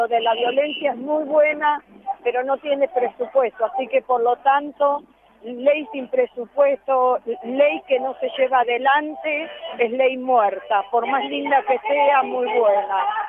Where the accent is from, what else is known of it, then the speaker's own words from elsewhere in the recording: Mar del Plata, Buenos Aires Province, Argentina; Somos de Mar del Plata.